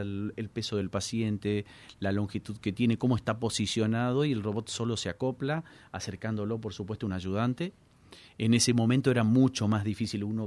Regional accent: Corrientes, Argentina; now in Mar del Plata, Argentina; Soy correntino, pero hace mucho ya vivo en Mar del Plata. Desde el año 2015 vine, así que estoy instalado por adopción.

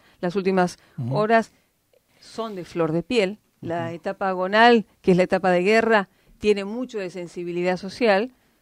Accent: Mar del Plata, Buenos Aires Province, Argentina; mi terruño, de mi yo soy marplatense, nací acá, mis hijos, así que vamos a seguir estando acá

